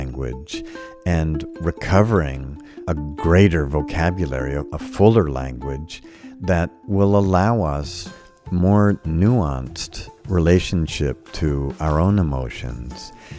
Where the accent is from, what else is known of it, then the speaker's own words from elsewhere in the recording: California, United States; born there; I was born in California and went to grad school in San Francisco and always wanted to come back here.